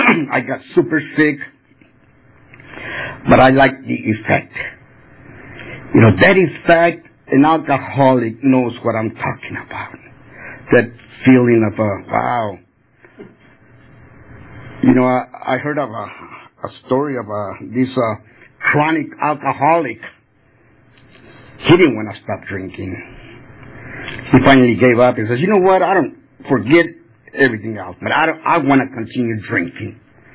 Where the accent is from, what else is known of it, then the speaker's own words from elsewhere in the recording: El Paso, Texas, United States; I grew up in El Paso, Texas. I was a 12-year-old kid when I first took my first drink.